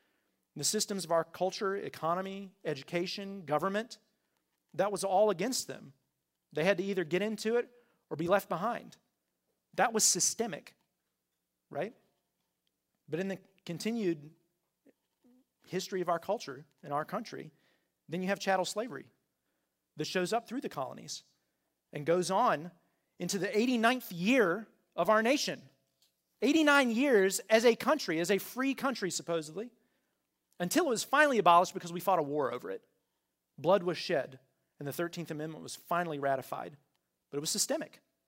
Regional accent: United States; I'm American. I love America, all right?

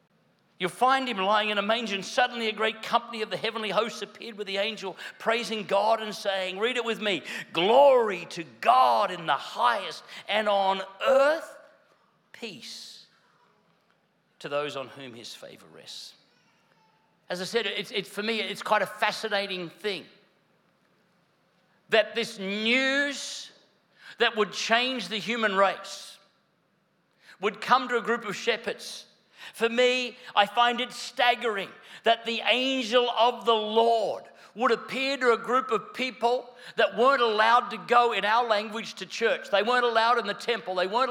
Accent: Queensland, Australia; I don't, I'm from Queensland, I dream of a sweaty Christmas.

